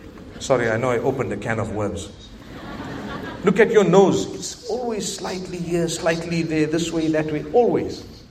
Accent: Malaysia; accent: Malay; Notice how my Malay accent is coming out.

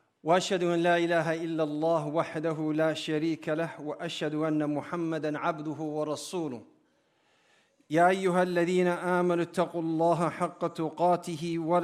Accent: Somalia; also born or lived in Canada; I'm originally from Somalia, but I lived in Canada. And I don't know if you can understand my accent because you guys talk too fast.

